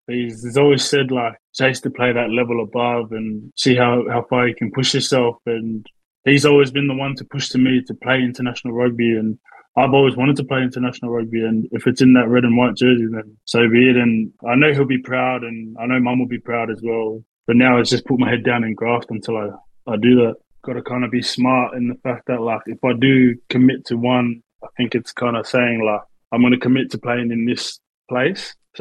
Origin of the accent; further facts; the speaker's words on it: Tonga; Yeah, I'm from Fasi and Nomuka.